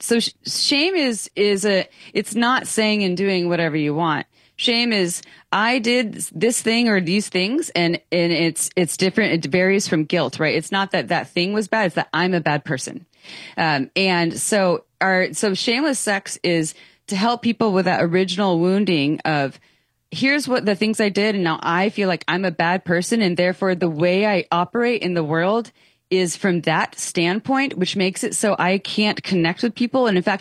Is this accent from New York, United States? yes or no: no; Santa Cruz, California, United States; growing up in Santa Cruz, being sixth generation Santa Cruzian, created my own thing that was helping people.